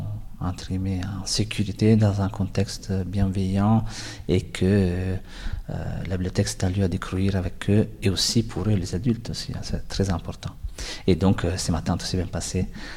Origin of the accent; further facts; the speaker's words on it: Italy; French is a second language; je suis italien. Et donc, je travaille ici en tant que bibliothécaire à la bibliothèque de Saint-Jos, à la bibliothèque publique de Saint-Jos-Tenaud.